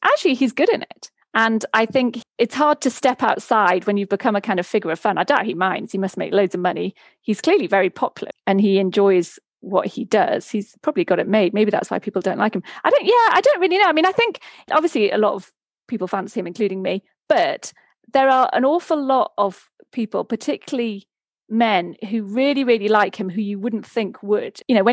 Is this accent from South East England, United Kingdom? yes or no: no; Newcastle upon Tyne, North East England, United Kingdom; because I'm from Newcastle.